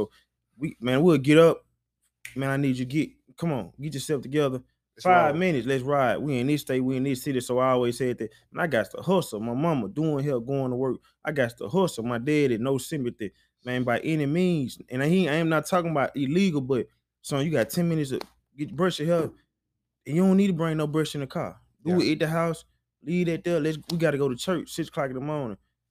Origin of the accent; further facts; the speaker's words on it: Alabama, United States; also born or lived in Heidelberg, Germany; come from Alabama, you know what I'm saying? Like, I was born in Heidelberg, Germany, so overseas, baby, is really, I'm from overseas, got a passport swag, but come from Alabama.